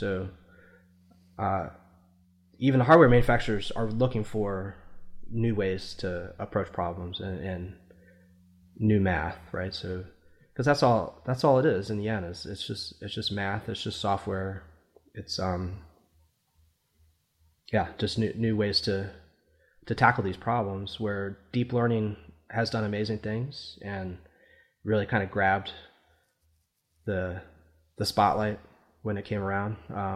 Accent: Columbus, Ohio, United States; So he was hired, this gentleman was hired by Ohio State, which is was my hometown at the time, Columbus. I was in the Ohio Air National Guard.

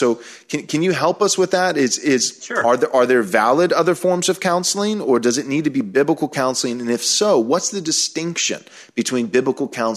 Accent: Bay City, Texas, United States; now in Austin, United States; And I was raised in Bay City, Texas, but my parents, they went ahead and retired early and relocated to this area as well.

